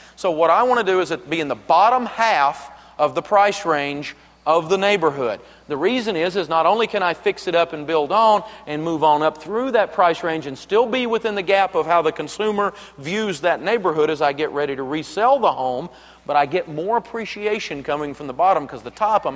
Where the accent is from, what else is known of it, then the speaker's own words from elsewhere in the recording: Tennessee, United States; Again, I'm from Tennessee, and we build homes sometimes up on the side of these ridiculous Goat Ridge Mountain things